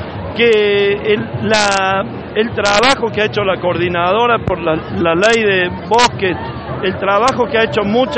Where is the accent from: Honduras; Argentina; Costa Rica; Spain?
Argentina; Córdoba; yo soy de acá de Córdoba, geógrafo